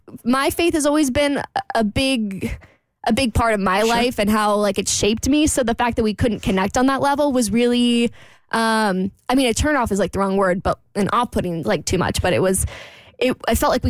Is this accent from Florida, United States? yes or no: yes; Jacksonville, Florida, United States; So anyway, I'm out in Jacksonville, my hometown, last week while we're on vacation.